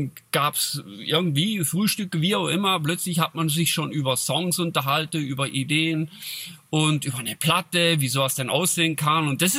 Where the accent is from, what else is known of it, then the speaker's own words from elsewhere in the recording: Switzerland; aber bei uns in Schweiz, der Deutsch, gibt's das.